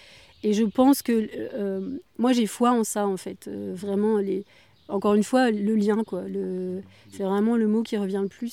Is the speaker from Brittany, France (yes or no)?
yes; Saint-Malo, Brittany, France; born there; parce que je suis en Bretagne, et c'est vrai que j'aime les paysages bretons, j'adore la mer, je suis née à Saint-Malo, donc je suis liée à ce territoire, c'est clair.